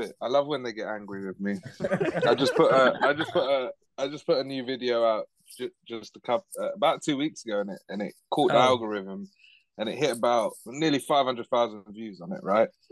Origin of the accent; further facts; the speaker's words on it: London, United Kingdom; from London.